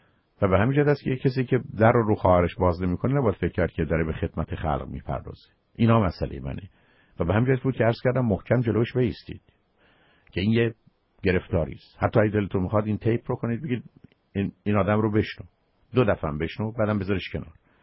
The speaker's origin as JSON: {"language": "Persian", "country": "Iran", "said": "وان که هر دوی ما ایرانی هستیم، زبون همون می‌فهمیم"}